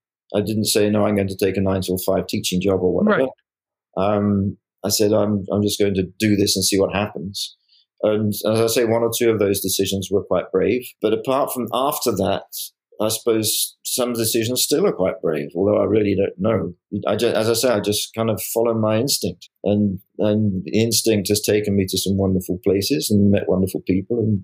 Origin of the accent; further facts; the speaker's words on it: West Midlands, United Kingdom; You know, I grew up in Worcestershire in the UK. Worcester is not so far from Birmingham.